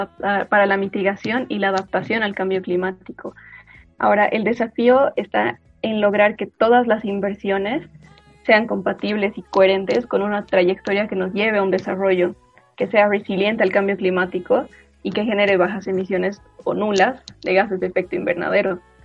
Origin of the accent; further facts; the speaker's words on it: Bolivia; de los cuales 35 somos de Bolivia